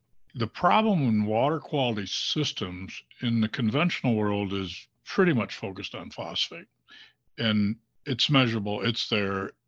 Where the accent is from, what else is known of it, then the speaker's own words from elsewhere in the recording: Michigan, United States; that water comes from my neighborhood that I grew up in the Thumb.